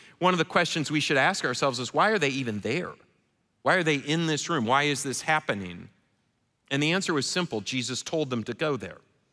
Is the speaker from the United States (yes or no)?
yes; Michigan, United States; I didn't have to because I grew up in Michigan. We spoke English and Canadian, eh?